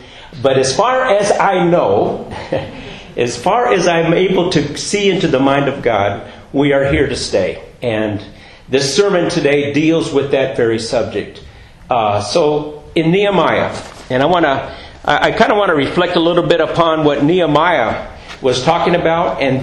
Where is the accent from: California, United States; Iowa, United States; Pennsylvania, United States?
California, United States; Oceanside; also born or lived in Carlsbad; now in Tucson, United States; I grew up in Southern California. Oceanside, Carlsbad are the places that I remember the most.